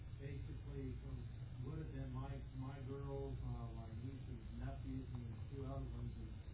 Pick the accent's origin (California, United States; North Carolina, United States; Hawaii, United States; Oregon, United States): North Carolina, United States; I'm from North Carolina, and I go to a very small church